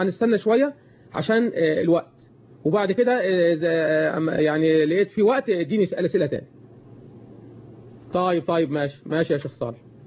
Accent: Egypt; في مصر هنا في بلدنا مصر

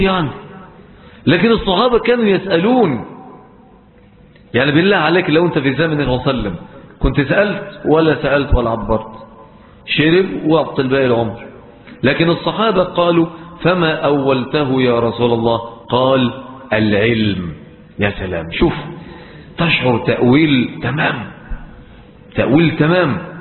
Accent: Egypt; فلهجتنا المصرية هي من اقرب اللهجات الى اللغة العربية الفصحى

